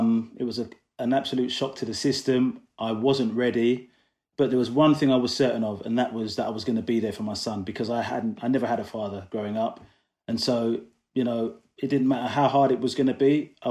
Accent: London, United Kingdom; also born or lived in Coventry; I'm originally from Coventry. That's where I was born anyway, raised in London.

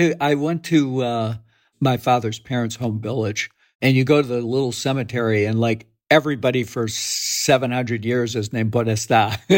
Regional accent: Chicago, Illinois, United States; great to be talking to someone from Chicago. I was just back there, actually. Yeah, I grew up, my father was a blue-collar worker.

